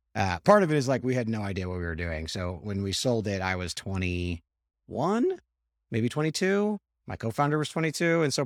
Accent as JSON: {"language": "English", "town": "New York City", "region": "New York", "country": "United States", "tie": "born or raised there", "said": "Any sort of like Jewish kid growing up in New York City who doesn't get let into any bar or any nightclub because I don't look cool."}